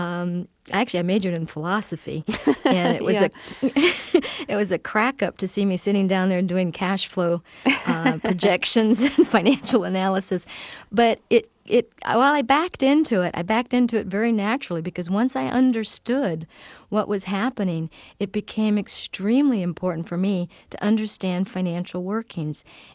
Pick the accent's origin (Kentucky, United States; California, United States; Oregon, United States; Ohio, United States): Ohio, United States; We had a wonderful public school where I grew up in Ohio.